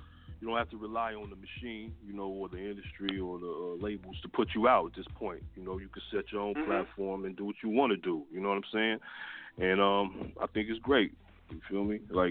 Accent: Los Angeles, California, United States; Nah, that's incorrect. I'm from Los Angeles.

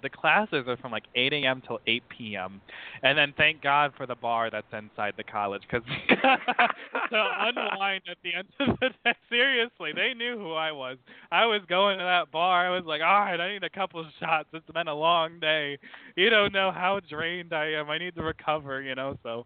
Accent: South Bend, Indiana, United States; I am from South Bend, so like the northern part of Indiana, so the Midwest of the U.S.

